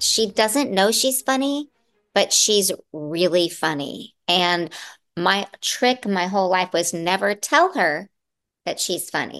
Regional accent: the South, United States; I'm from the South, and that comes with a lot of very strong set Steel Magnolias. You know, I have six aunts, and they're all funny. They all don't know it. And I grew up with that.

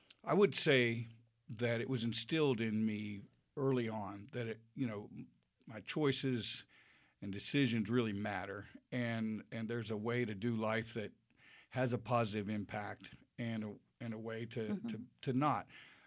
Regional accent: Indiana, United States; I grew up in Indiana.

